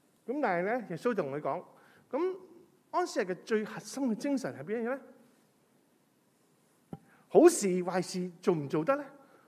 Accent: Hong Kong; 唔系我哋香港人嘅讲法，香港人讲法系咩啊？

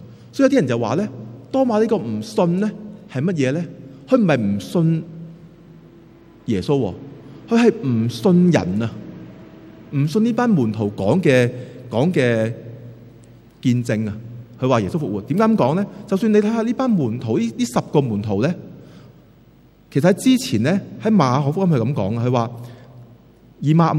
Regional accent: Taiwan; 我在我小时候在台湾读书的时候呢

